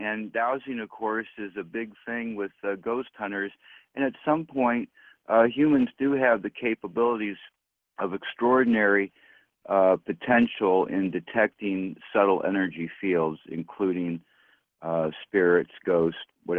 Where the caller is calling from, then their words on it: St. Louis, Missouri, United States; I'm calling from the middle of a national forest, a radio-free zone in St. Louis, Missouri area.